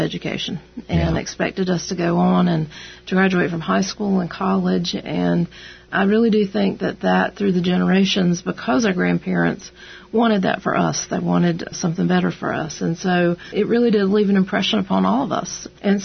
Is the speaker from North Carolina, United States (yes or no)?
yes; Hendersonville, North Carolina, United States; going to Appalachian and growing up in Hendersonville, that the mountains create their own weather, you know.